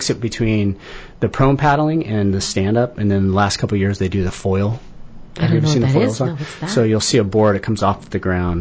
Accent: California, United States; So I grew up surfing in the South Bay and surfing and skateboarding and doing all those kind of things.

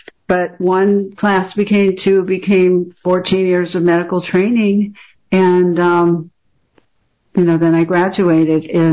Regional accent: Los Angeles, California, United States; I was brought up in West LA, and my parents are both physicians.

